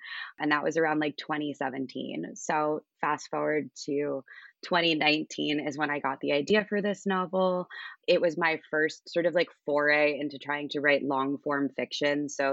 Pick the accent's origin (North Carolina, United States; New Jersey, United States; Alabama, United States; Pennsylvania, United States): New Jersey, United States; I went back to my hometown, which is in Monmouth County, New Jersey, Jersey Shore hometown.